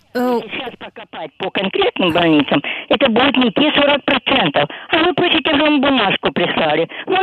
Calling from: Kharkiv, Kharkiv Oblast, Ukraine; Харків вас беспокоїть.

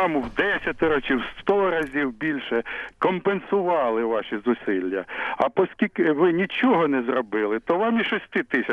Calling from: Sumy, Sumy Oblast, Ukraine; Я із Сум телефоную.

